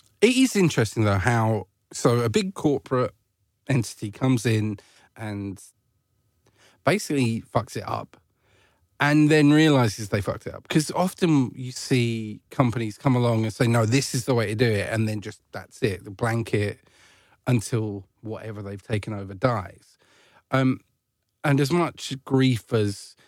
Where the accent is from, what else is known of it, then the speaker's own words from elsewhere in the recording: East of England, United Kingdom; obviously I grew up in Essex